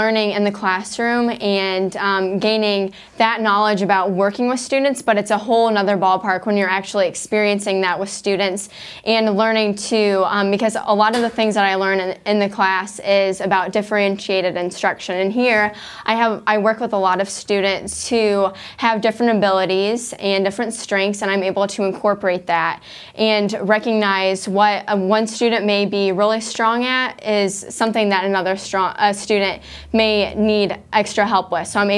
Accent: Churubusco, Indiana, United States; I am from Cherubusco, Indiana.

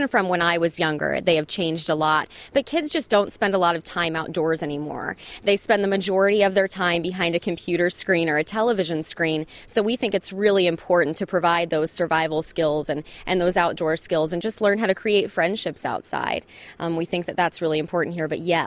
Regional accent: Indianapolis, Indiana, United States; Well, I'm from Indianapolis, and I was not a country girl at all, not very outdoorsy.

